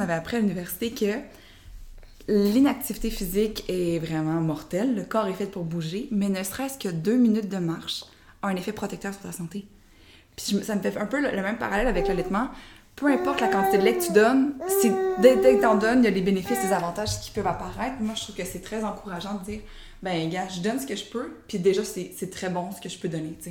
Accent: Quebec, Canada; malgré que je suis québécoise

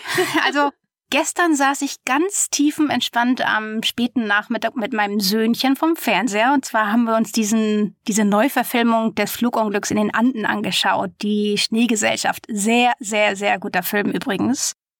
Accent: Hamburg, Germany; born there; ich bin gebürtige Dern aus Hamburg

